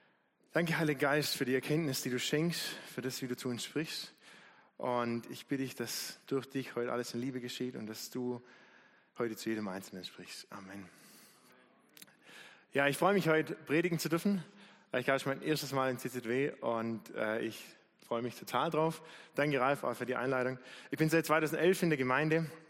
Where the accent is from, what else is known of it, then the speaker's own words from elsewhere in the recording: Baden-Württemberg, Germany; Klar, wir kommen aus dem Remstal, wie die meisten von euch, aber ich durfte auch auf dem Weingut aufwachsen.